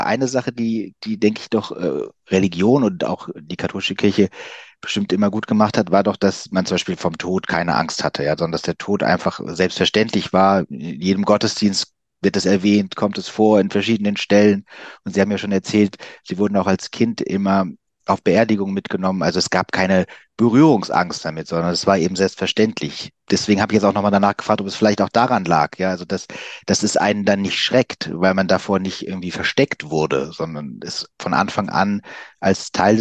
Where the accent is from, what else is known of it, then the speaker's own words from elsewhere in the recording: Cologne, North Rhine-Westphalia, Germany; born there; Ich bin selbst auch in Köln geboren, habe dann zwar nicht lange da gelebt, später nochmal da gearbeitet.